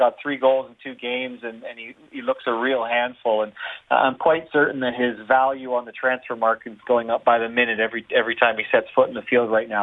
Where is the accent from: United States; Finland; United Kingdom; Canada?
Canada; I mean, proud as a Canadian.